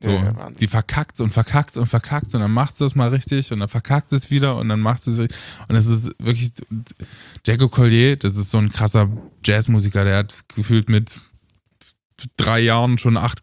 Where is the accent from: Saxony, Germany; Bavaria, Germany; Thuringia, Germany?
Thuringia, Germany; Erfurt; dann spielen wir 2 in meiner Heimatstadt Erfurt ein Konzert.